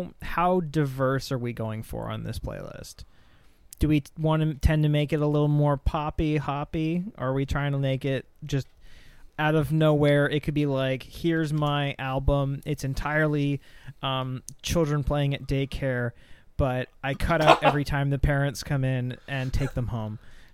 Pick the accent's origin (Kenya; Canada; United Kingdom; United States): Canada; born there; And I was born in Canada, and I have more rights than most.